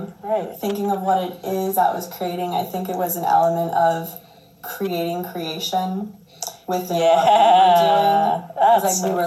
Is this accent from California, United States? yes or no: yes; Los Angeles, California, United States; I'm from Los Angeles, California. I know, long trek to Lafayette, but I'm really loving it here.